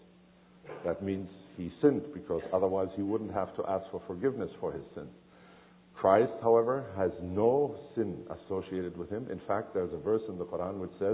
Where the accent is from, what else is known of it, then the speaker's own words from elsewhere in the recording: Lebanon; My parents were missionaries for many years, and I grew up in the Middle East, in Lebanon